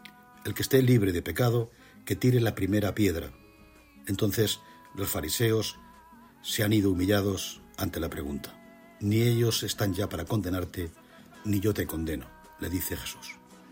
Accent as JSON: {"language": "Spanish", "region": "Castilla-La Mancha", "country": "Spain", "tie": "born or raised there", "said": "las que yo me como en el mes de agosto en mi tierra, que es La Mancha."}